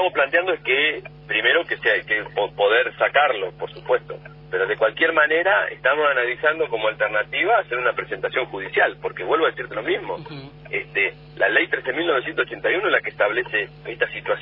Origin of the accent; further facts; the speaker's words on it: Tres Arroyos, Buenos Aires Province, Argentina; En mi pueblo, en Tres Arroyos, lo hace el consorcio pavimentador muchas veces, que es una cooperativa de vecinos.